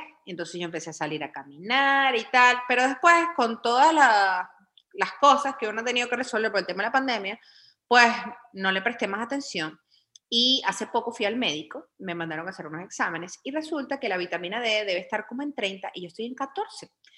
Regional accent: Venezuela; es horrible, horrible como venezolano lo que uno ha tenido que hacer

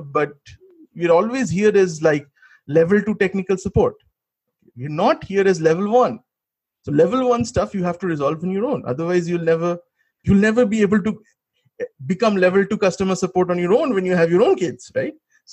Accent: West Bengal, India; English is a second language; now in United States; You know, in India, we grew up thinking, because, you know, I was growing up in West Bengal, that America is all about exploitation of labor while Russia isn't.

